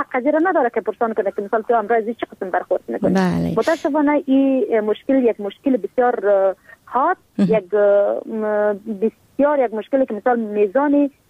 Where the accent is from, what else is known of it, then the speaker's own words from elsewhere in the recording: Helmand, Afghanistan; ما در ولایت هلمند بزرگ شدیم و با این محیط کاملا مطابقت داده میتونم خودم را